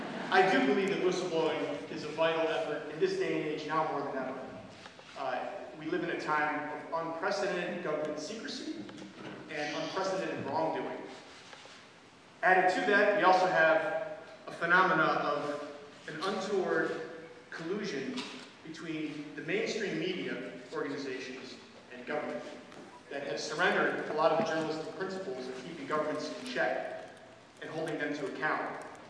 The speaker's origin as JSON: {"language": "English", "country": "United States", "said": "I'm also an American."}